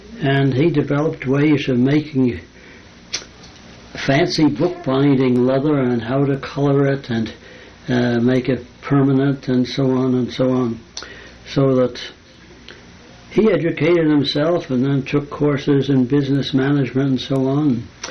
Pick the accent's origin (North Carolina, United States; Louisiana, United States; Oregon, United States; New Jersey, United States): New Jersey, United States; Maplewood; also born or lived in Newark; True, I was born in Newark, New Jersey. But before I was 1 year old, family moved out to rural Maplewood, west of Newark.